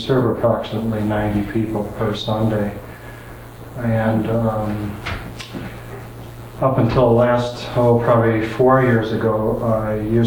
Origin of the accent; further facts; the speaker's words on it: Chicago, Illinois, United States; also born or lived in Evanston; I'm from Evanston, Illinois, which is north of Chicago. I grew up in the city of Chicago.